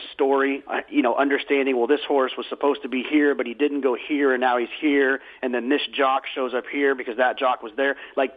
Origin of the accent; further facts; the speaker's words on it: Dallas, Texas, United States; I grew up in Dallas-Fort Worth.